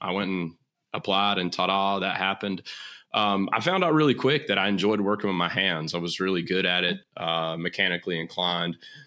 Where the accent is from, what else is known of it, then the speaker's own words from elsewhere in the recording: Atlanta, Georgia, United States; now in Sarasota, United States; I went to work for a large contractor in Atlanta, Georgia, which is my hometown.